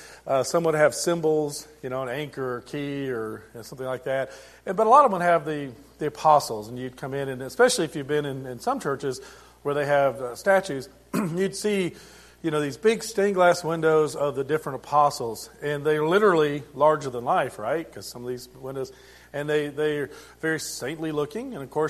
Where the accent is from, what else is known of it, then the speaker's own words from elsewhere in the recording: Germany; I grew up in Germany.